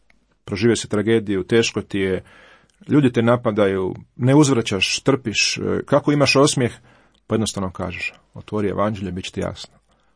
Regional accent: Zagreb, City of Zagreb, Croatia; born there; gdje su Zagrepčani, ja sam rođen u Zagrebu

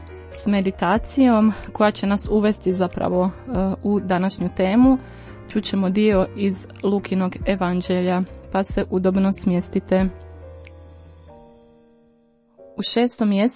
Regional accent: Ivankovo, Vukovar-Srijem County, Croatia; moved away as an adult; now in Zagreb, Croatia; djetinjstvo provodim u Ivankovu pored Vinkovaca, sve dok nisam došla u Zagreb na studij i u kojem sad već živim nekih 14 godina.

